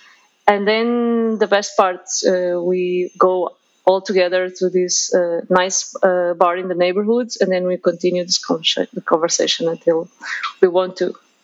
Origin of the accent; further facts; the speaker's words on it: Lisbon, Portugal; also born or lived in London / Barcelona; I'm from Lisbon originally, but I lived longer in these other cities that you mentioned than in Lisbon. I mean, obviously, I lived in Lisbon when I was growing up